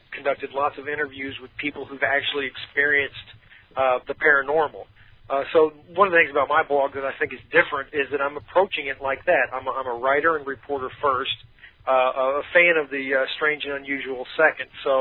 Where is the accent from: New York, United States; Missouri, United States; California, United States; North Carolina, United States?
Missouri, United States; I'm from Missouri, so I was familiar with a lot of these places, love my home state